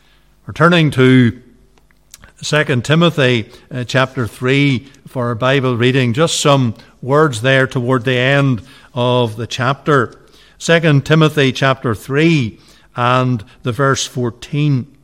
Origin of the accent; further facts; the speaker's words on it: Newtownbutler, Northern Ireland, United Kingdom; born there; I was born in County Fermanagh, the townland of Cleena, Newton Butler, County Fermanagh, to be precise. A few hundred yards from the border with County Cavan, the youngest of five.